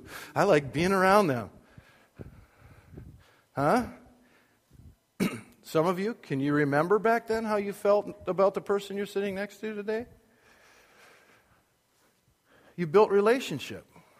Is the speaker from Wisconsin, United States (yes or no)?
yes; Wisconsin, United States; I grew up in Wisconsin.